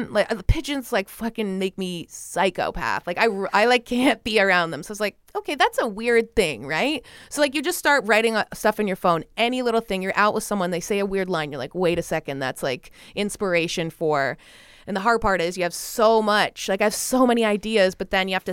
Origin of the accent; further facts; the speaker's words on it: Canada; It was in Canada, my home country.